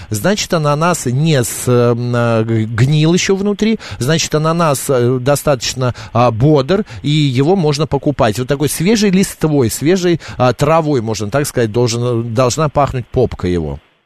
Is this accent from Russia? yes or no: yes; Saint Petersburg, Russia; в мое детство мама в Питере покупала зеленые бананы